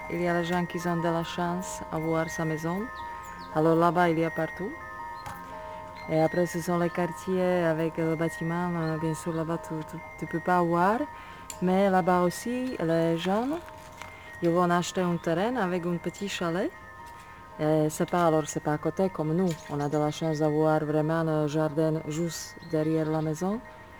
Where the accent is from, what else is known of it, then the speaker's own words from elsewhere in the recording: Slovakia; Chez nous, en Slovaquie, on fait la sieste dans le jardin.